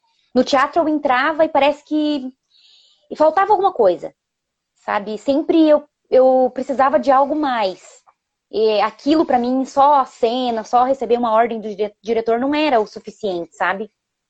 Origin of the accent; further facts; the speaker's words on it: Palmeira, Paraná, Brazil; now in Curitiba, Brazil; eu sou natural de Palmeira, então quando eu vim de Palmeira para cá, há uns 15 anos atrás, eu viajei por vários outros lugares, morei em outro país e tudo mais.